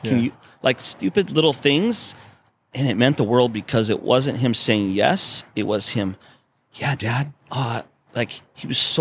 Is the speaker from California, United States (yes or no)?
yes; Paso Robles, California, United States; also born or lived in Orange County; I grew up on 80 plus acres up in Paso Robles. I was born in Orange County, but right before I was 6, we moved up there